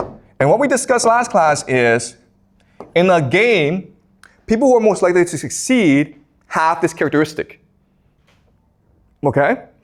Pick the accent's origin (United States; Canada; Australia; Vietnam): Canada; also born or lived in China; So I was born in China in 1976, and my family went over when I was 1983 when I was like six, okay? So I was a poor immigrant in Canada.